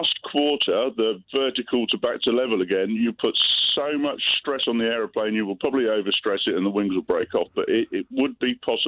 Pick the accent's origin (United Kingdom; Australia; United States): United Kingdom; England; No, I'm English.